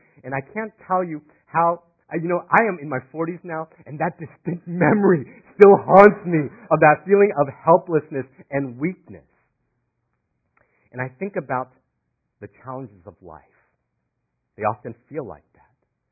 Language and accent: English; Florida, United States; now in California, United States; Some of you know that I didn't grow up in California. Actually, my early formative years, I grew up in Florida before my father passed away.